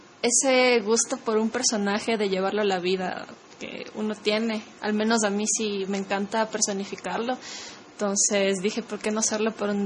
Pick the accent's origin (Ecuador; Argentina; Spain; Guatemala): Ecuador; yo soy de Ecuador, háganos caso.